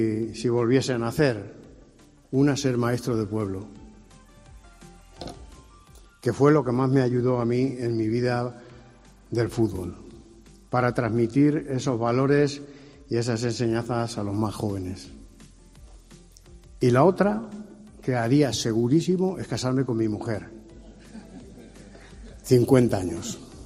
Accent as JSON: {"language": "Spanish", "town": "Albacete", "region": "Castilla-La Mancha", "country": "Spain", "tie": "born or raised there", "said": "siempre, Albacete, soy de Albacete, aunque nací en Los Chospes, me crié en Albacete"}